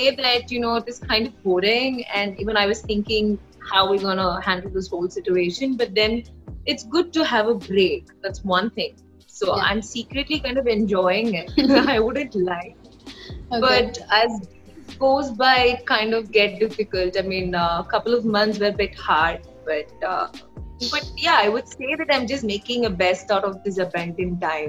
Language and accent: English; Vaikom, Kerala, India; But then I was performing at my hometown, Vaikim, and one of the producers spotted me